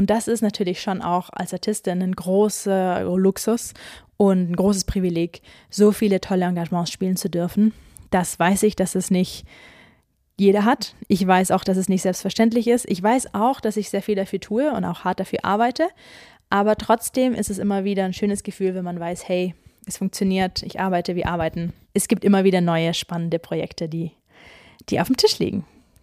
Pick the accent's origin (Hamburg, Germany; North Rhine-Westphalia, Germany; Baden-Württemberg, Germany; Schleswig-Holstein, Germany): Baden-Württemberg, Germany; Ich bin dann ja fast bei mir wieder zu Hause, denn ich komme ja aus Baden-Württemberg. Mannheim ist direkt um die Ecke